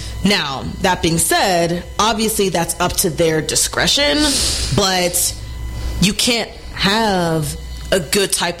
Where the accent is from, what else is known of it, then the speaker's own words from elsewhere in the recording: Houston, Texas, United States; Sorry, I am from Houston.